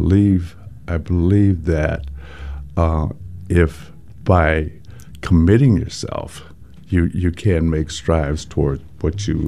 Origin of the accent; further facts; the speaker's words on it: Texas, United States; My great-grandmother, who I grew up with in Texas, was born a slave